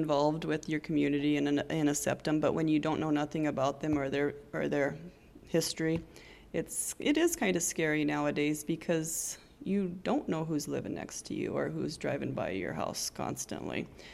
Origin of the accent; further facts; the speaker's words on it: Lambert, United States; I grew up in the Lambert area, and I do like to help out the community